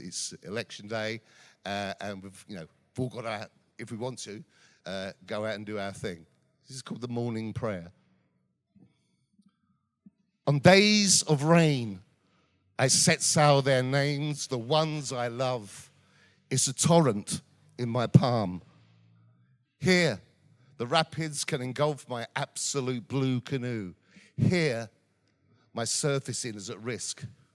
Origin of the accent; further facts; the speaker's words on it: Basildon, East of England, United Kingdom; also born or lived in London; now in Bradford, United Kingdom; I'm from Essex. I'm from a place called Basildon, just outside of London, even though I lived in London for many years.